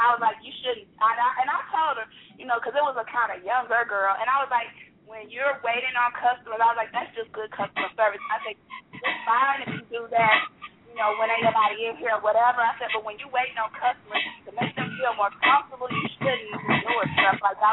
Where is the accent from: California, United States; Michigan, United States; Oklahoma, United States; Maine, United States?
Michigan, United States; I'm from Michigan